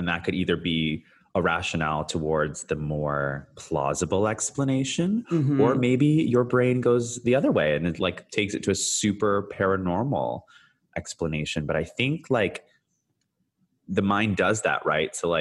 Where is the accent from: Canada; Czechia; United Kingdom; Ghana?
Canada; born there; I've been like everywhere. … I'm from everywhere. I've lived everywhere. I've been everywhere. I was born in Canada, as some of your listeners may know, but I actually spent